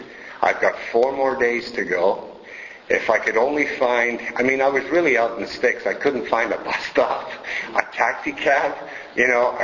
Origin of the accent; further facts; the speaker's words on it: Montreal, Quebec, Canada; where are you from? And I'll go, Montreal.